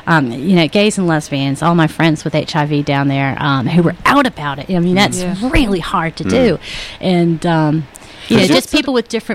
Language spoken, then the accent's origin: English; Virginia, United States; I came from Virginia.